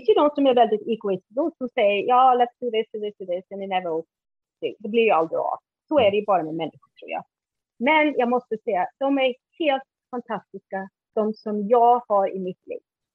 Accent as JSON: {"language": "Swedish", "country": "Iceland", "tie": "born or raised there", "lives_now": "Sweden", "said": "Innan dess när jag var liten på Island då ville jag ha motorcykel."}